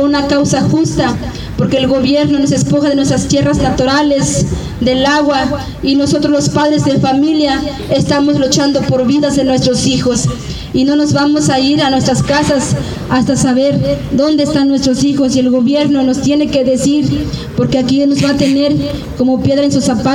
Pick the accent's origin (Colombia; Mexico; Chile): Mexico; porque no podemos estar callados como mexicanos.